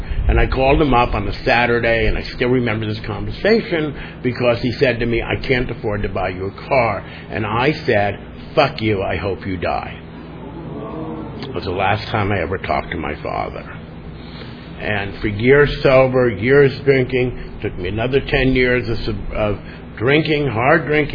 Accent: Beverly Hills, California, United States; I grew up in Beverly Hills, north of Sunset.

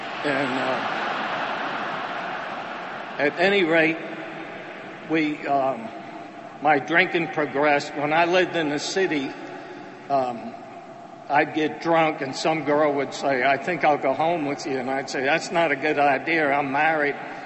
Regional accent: New York, United States; But anyhow, I grew up in New York, and by the time I was 15... I was from Long Island, but I worked in the city.

